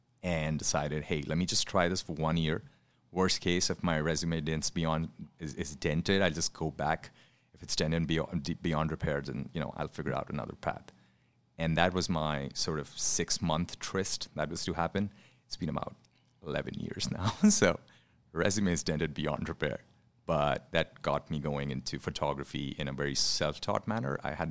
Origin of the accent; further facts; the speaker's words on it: India; I grew up in India